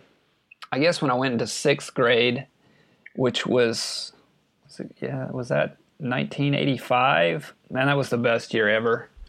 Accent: Pascagoula, Mississippi, United States; So, yeah, I was just right down the road in Pascagoula area.

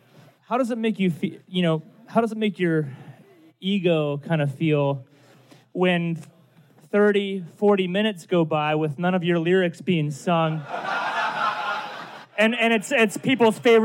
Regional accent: Washington, District of Columbia, United States; I'm from Washington, D.C. I'm up for these three shows this weekend.

